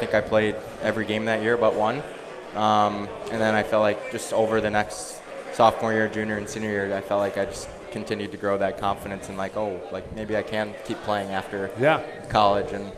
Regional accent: Michigan, United States; saw that I was from Michigan, and he always goes out to recruit in the BCHL, and he came out and saw me one weekend and liked me and knew I was coming back to Michigan for Christmas to see family.

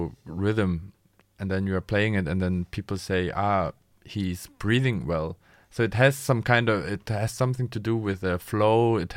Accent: Germany; English is a second language; also born or lived in South Korea; I was born in Korea, but I was raised in Germany. So I never had so deep connections to South Korea.

